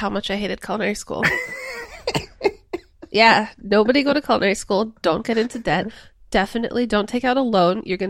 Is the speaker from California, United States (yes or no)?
yes; California, United States; I'm from the Valley. I didn't know, I grew up going Outback Steakhouse.